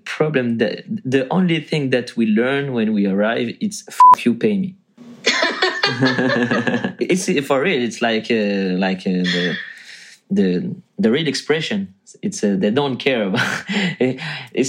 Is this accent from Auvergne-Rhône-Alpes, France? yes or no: no; Paris, Île-de-France, France; English is a second language; now in Los Angeles, United States; We come from Paris. We come from Paris, and we moved in Los Angeles